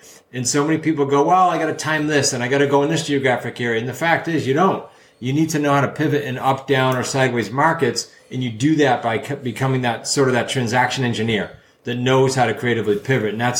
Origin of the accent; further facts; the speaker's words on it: New England, United States; I'm from New England. I can go quickly, Brandon.